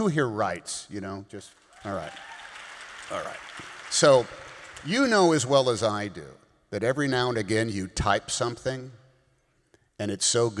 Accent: Oakland, California, United States; I grew up in Oakland, California, which I didn't realize at the time, but might have been officially the most integrated city in America

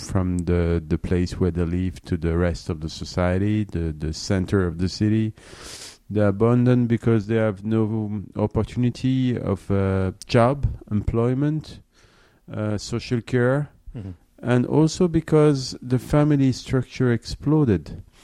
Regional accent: Sarcelles, Île-de-France, France; In the suburb of Paris, in a very violent city called Sarcelles.

